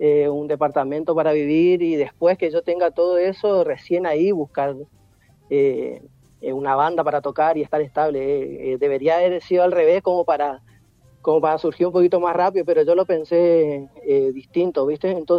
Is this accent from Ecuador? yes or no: no; Argentina; now in Italy; Baltasar y yo somos el único argentino